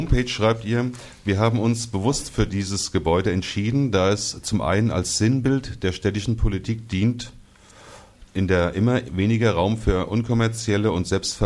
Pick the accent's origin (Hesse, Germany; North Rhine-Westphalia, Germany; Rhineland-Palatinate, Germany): Hesse, Germany; Frankfurt; ich als Frankfurter, bin so ein bisschen Lokalpatriot